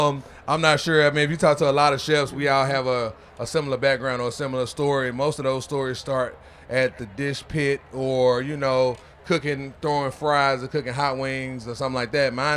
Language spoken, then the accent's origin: English; Memphis, Tennessee, United States; But again, I'm from Memphis, so you know, fire is how we cook.